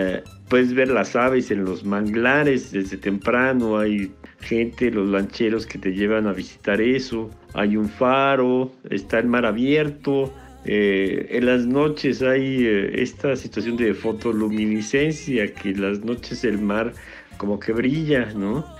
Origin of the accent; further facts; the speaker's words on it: Mexico City, Mexico; soy de la Ciudad de México.